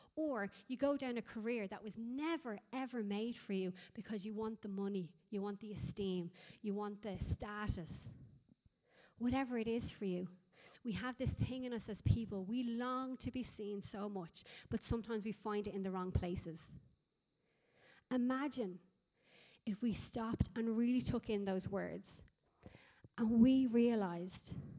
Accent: Ireland; even as Irish people have a default setting to feel the underdog, to feel forgotten about. And you know, look at our country the last few years.

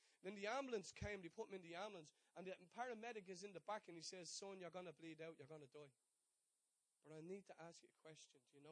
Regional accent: Ireland; So I'm like, I'm being Irish and nosy.

